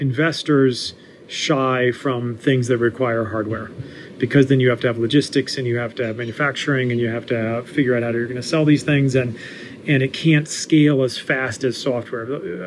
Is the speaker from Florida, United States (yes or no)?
yes; Florida, United States; I grew up in the Florida Keys and went to a public high school where 90 kids graduated, and I think maybe 10 of them went to college.